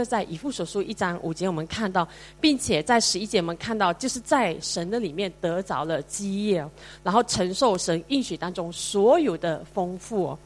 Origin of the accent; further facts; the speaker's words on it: Malaysia; now in Singapore; 其实新加坡就是南部啊，因为我从马来西亚来嘛